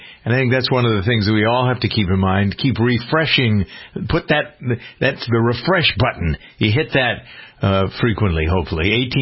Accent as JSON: {"language": "English", "town": "Framingham", "region": "Massachusetts", "country": "United States", "tie": "born or raised there", "said": "Yesterday, I spent 4 hours on the phone with several officials from my hometown of Framingham, Massachusetts"}